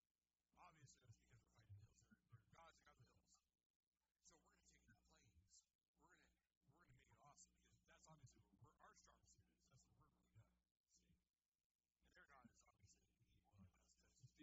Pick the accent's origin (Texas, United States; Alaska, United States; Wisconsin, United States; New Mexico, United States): Texas, United States; Amarillo; We lost in the hills, but you know, we're not really hill people. We come from West Texas. We don't come from the Rocky Mountains. We come from Amarillo.